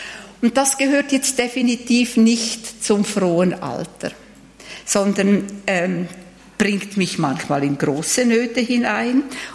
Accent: Schöftland, Aargau, Switzerland; von der Pfarrerin in Schäftland, also wo ich aufgewachsen bin und konfirmiert wurde.

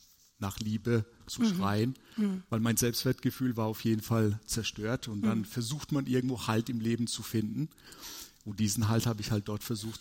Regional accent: Karlsruhe, Baden-Württemberg, Germany; born there; now in Karlsbad, Germany; ich bin 45 Jahre alt, gebürtiger Karlsruher mit kroatischen Wurzeln. Bin jetzt zugezogen nach Karlsbad-Mutschelbach, kannte ich vorher nicht.

